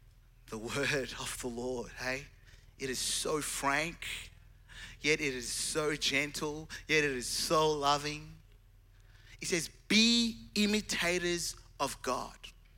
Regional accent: Zimbabwe; And I'm from Zimbabwe and I've got this mate thing happening.

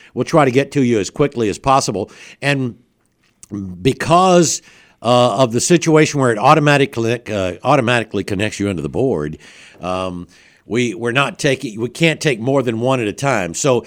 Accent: Flemington, Alabama, United States; Look, I'm from Flemington, Alabama.

